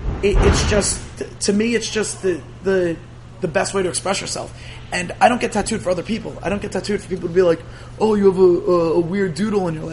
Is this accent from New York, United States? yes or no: yes; New York City, New York, United States; But that's because I'm from Staten Island, and all of us love … because we kind of have to.